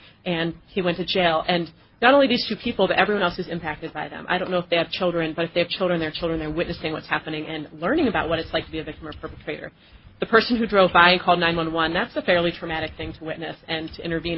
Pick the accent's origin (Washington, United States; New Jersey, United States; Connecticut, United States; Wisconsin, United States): Washington, United States; Ferndale; I'm from Ferndale.